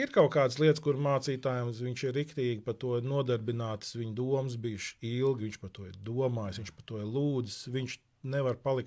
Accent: Liepāja, Latvia; kā es teicu, es uzaugu Liepājā, un man viena spēcīga atmiņa no Liepājas

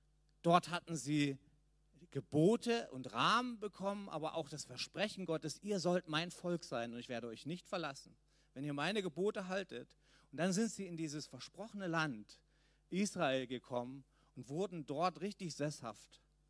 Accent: Leipzig, Saxony, Germany; born there; ich bin in Leipzig geboren.

